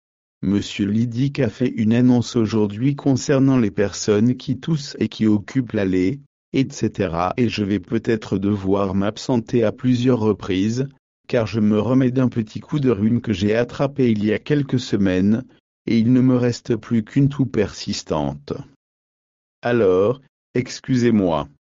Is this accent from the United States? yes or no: yes; United States; Et en tant qu'Américain, on ne suit pas le foot de très près ici.